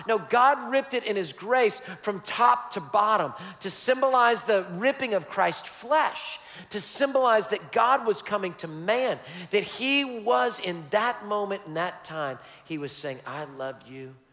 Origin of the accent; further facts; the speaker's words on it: Texas, United States; I'm like, I'm from Texas, I'm journaling this, okay?